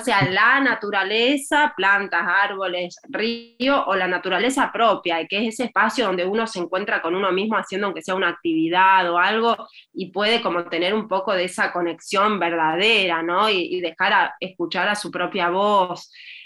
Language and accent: Spanish; Rosario, Santa Fe, Argentina; somos de Rosario, pero hemos ido mucho a Esquina, esta ciudad de Corrientes que es hermosa porque nuestro papá realmente vivió ahí, hemos pasado todos nuestros veranos, entonces de alguna manera también nos sentimos un poco parte de Esquina y de Corrientes.